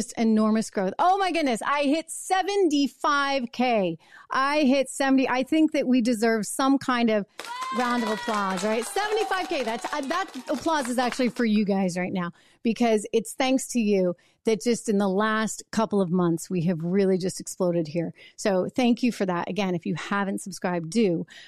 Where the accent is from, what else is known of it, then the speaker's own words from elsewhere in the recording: New Hampshire, United States; That's my home state. Live free or die is on every single license plate.